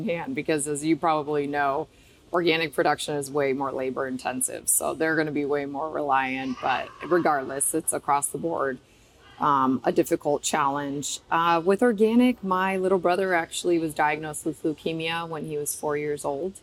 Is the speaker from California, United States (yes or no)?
yes; Oakland, California, United States; So I get the question all the time, where are you from? Oakland, California, as you know, a very urban city center, not much, you know, agriculture production happening there. But I grew up with the storytelling of agriculture. See, my parents came here from Romania.